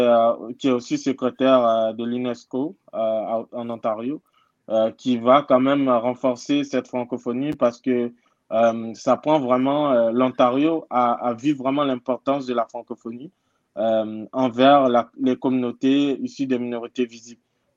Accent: Kinshasa, DR Congo; Et les Jeux auront lieu à Kinshasa, dans mon pays d'origine, que je n'ai pas vu, ça fait plus de 25 ans, plus de 25 ans que je n'ai pas été dans mon pays d'origine.

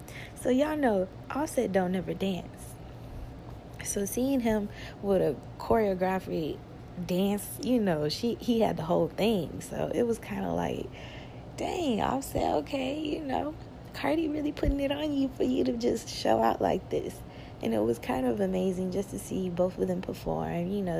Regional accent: Texas, United States; now in Washington, United States; Coming down here from Texas, you know, a Texas baby. So, you know, I came down here from Texas in DC now, and it's a totally culture shock, you guys.

